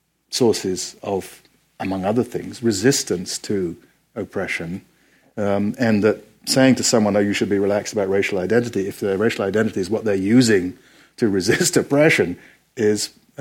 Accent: Ashanti, Ghana; because in my hometown, there literally probably were a dozen people who had as many books as we had. And it's the second biggest town in Ghana.

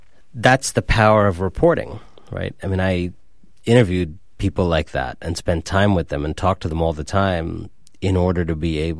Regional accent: Cleveland, Ohio, United States; also born or lived in France; I grew up in Cleveland, Ohio. My father called us the original Cleveland Indians. My parents are immigrants from India.

